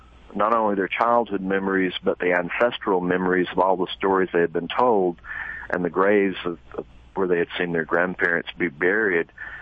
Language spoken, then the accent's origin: English; Fort Payne, Alabama, United States; from Oklahoma back to where I was born and raised in Fort Payne, Alabama, which is one of the stockades